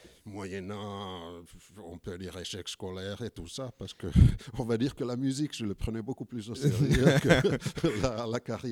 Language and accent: French; Paris, Île-de-France, France; père, il était ivoirien et ma mère était finlandaise. Et moi, personnellement, je suis de fabrication parisienne, on va dire.